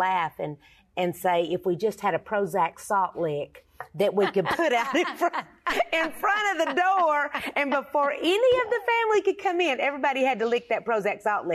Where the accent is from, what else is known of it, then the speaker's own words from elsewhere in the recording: Texas, United States; Well, you know, when you're from Texas, like